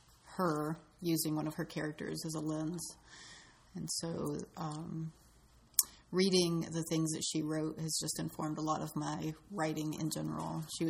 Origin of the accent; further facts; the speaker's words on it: West Virginia, United States; Yeah, I grew up in West Virginia, and so a number of them deal with specific events that happened in West Virginia, like mining disasters.